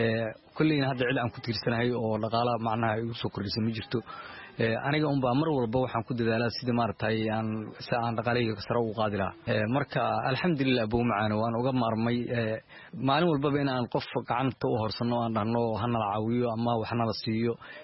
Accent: Mogadishu, Banaadir, Somalia; waxaan ka imaaday magaalada muqdisho, muddo 12 sano aan ku noolaa qaxootigan.

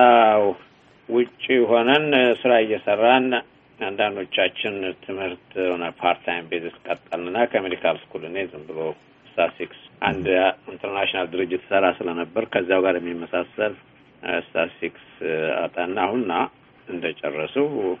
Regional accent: Debre Berhan, Amhara, Ethiopia; born there; የተወለድኩት በደብረ ብርሃን ከተማ አካባቢ ነው።

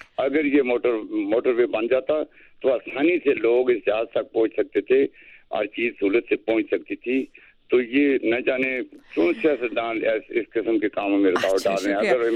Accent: Havelian, Khyber Pakhtunkhwa, Pakistan; میں اویلیاں کا رہنے والا ہی ہوں

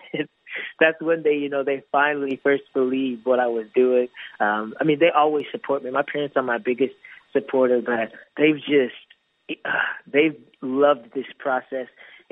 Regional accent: United States; growing up in America, you know, we're really blessed here.

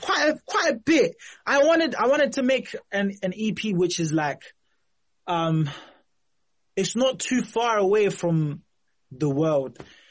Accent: Zimbabwe; because I'm from Zimbabwe, I'm influenced by the lingo, by the way we do things and say things.

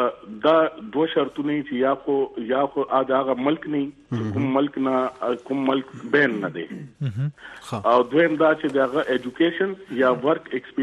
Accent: Pakistan; also born or lived in Saudi Arabia; زه اوس پاکستانی هم خو چونکه زه پیدایش زما د سعودي دی

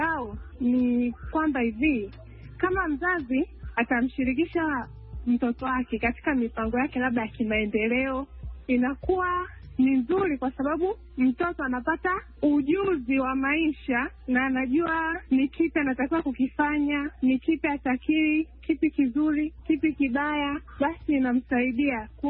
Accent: Dar es Salaam, Tanzania; natokea Dar es Salaam, Tanzania.

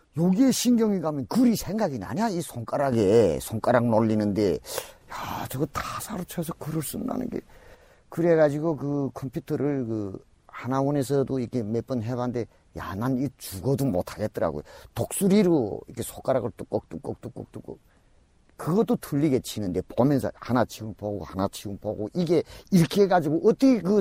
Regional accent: North Korea; now in South Korea; 우리 북한에서 온 사람들을

